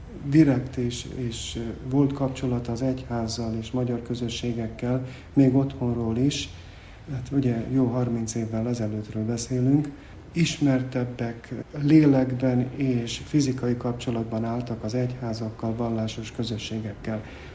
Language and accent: Hungarian; Partium, Romania; Erdélyben születtem, Párciumban, ott nevelkedtem, lelkészi családban